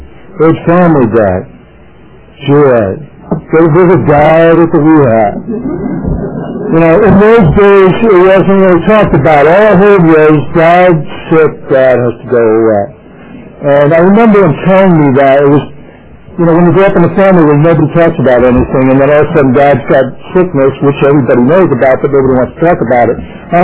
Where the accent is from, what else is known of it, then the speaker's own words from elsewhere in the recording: New Jersey, United States; And I want to remind guests that I am from Jersey. I know people.